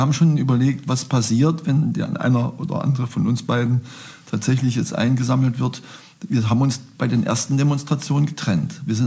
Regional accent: Leipzig, Saxony, Germany; Und ich komme ja aus Leipzig

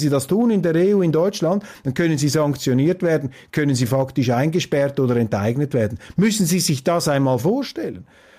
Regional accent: Switzerland; das sage ich Ihnen als Schweizer.

